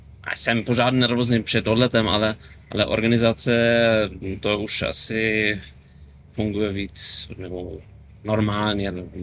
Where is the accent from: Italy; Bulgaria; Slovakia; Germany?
Germany; Czech is a second language; now in Czechia; Jsem z Německa, ale zkusím to v němčině a uvidíme, co posluchači budou rozumět.